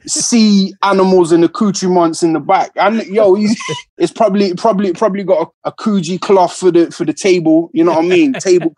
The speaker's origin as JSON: {"language": "English", "town": "Nottingham", "region": "East Midlands", "country": "United Kingdom", "said": "I'm from Nottingham. I got a city that's got amazing artists and beautiful people. But at the same time, it's a small city"}